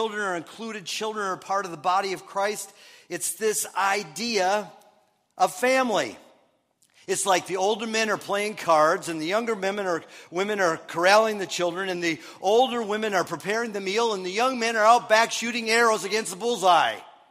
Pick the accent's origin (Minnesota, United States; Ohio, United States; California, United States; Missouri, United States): Minnesota, United States; You know this, that I grew up in Minnesota and all that.